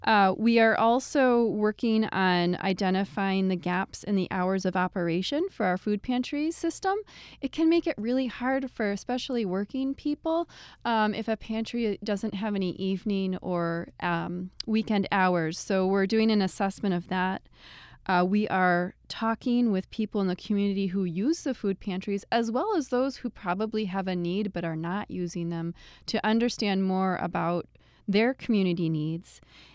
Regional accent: Colorado, United States; So I grew up in Colorado and I didn't really think about it at the time

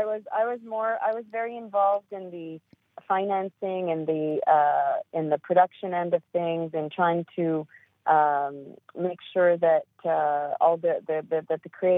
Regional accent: Canada; I'm Canadian, so particular affinity to him.

